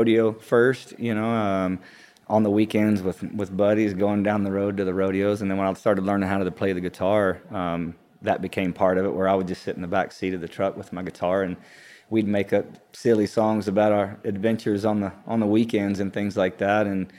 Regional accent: Texas, United States; also born or lived in Hobbs, New Mexico; I'm originally, I was born in Hobbs, New Mexico. Grew up in West Texas, around Midland and Odessa, and kind of all over Texas. My family moved around quite a bit.

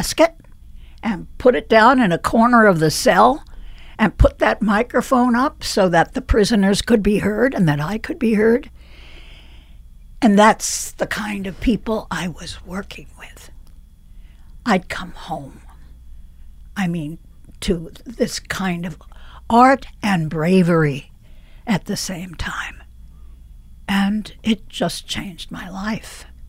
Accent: New York City, New York, United States; I'm a New Yorker.

